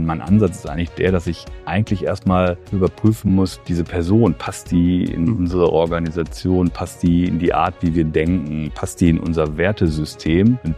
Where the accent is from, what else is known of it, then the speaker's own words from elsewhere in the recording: Verl, North Rhine-Westphalia, Germany; also born or lived in Bielefeld; Geboren in Bielefeld, aufgewachsen tatsächlich in Verl. Ja, und hab da bis zum Studium gelebt